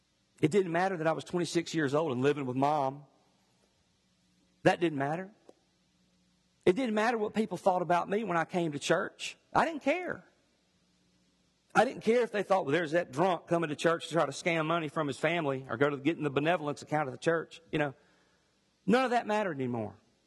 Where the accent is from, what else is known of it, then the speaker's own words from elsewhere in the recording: Greenville, Mississippi, United States; at Pilgrim Rest Baptist Church in my hometown, Greenville.